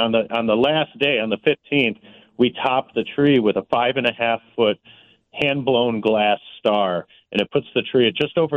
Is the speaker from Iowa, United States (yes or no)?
no; Downers Grove, Illinois, United States; We grew up in Downers Grove, Illinois, went to North, and then went to Illinois State together down in Bloomington Normal.